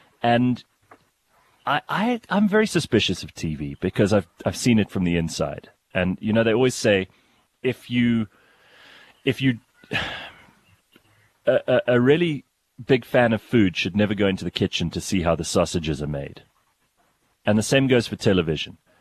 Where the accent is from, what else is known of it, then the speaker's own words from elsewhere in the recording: Pretoria, Gauteng, South Africa; we're both from Pretoria